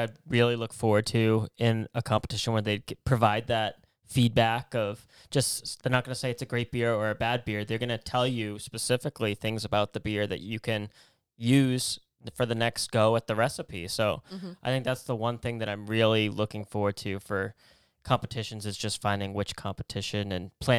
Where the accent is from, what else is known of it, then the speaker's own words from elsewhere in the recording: Boston, Massachusetts, United States; especially because we're from Boston, Sam Adams, home of Sam Adams here.